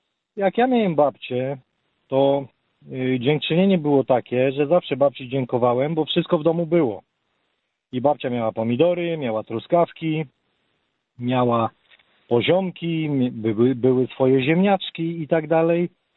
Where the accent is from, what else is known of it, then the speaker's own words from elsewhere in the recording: Warsaw, Masovian Voivodeship, Poland; ja jestem z Bemowa w ogóle, więc w Warszawie